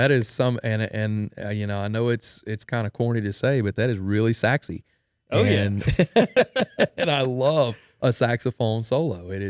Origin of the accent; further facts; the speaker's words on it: Denham Springs, Louisiana, United States; I am a musician from Denham Springs, Louisiana. That's where I was born and raised.